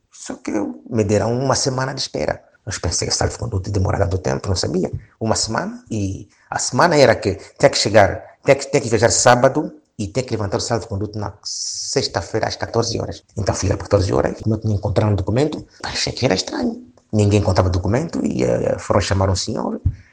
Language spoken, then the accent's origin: Portuguese; Angola; eu sou angolano.